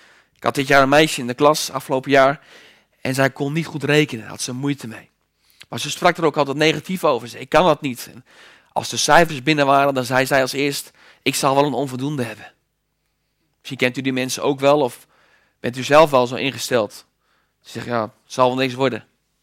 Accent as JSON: {"language": "Dutch", "town": "Eendijk", "country": "Netherlands", "said": "In de plek waar ik vandaan kom, Eendijk, en mijn vrouw moet er altijd een beetje om lachen, want die denkt dat ik uit een middeleeuws dorp kom, maar dat is niet zo."}